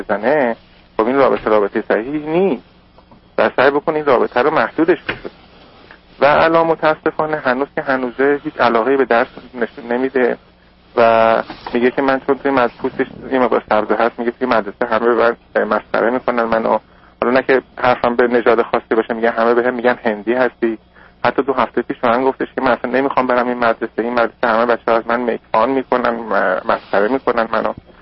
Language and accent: Persian; Iran; من زمانی که از ایران برگشتم خودم 3 هفته پیش